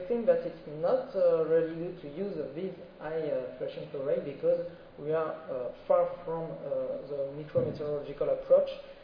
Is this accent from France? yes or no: yes; France; accent: French; English is a second language; So thank you, and sorry for my terrible French accent.